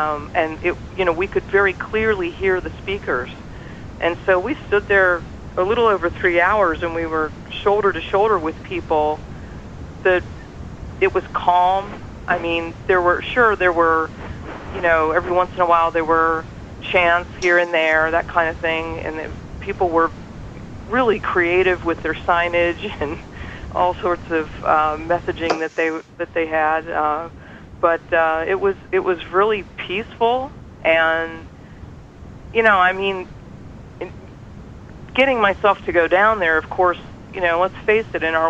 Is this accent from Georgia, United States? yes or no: no; Maryland, United States; also born or lived in Washington, D.C.; I'm a D.C. native. I grew up in the Maryland suburbs.